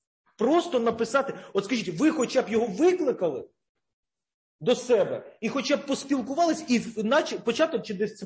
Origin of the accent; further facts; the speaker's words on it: Mykolaiv, Mykolaiv Oblast, Ukraine; Я з Миколаєва?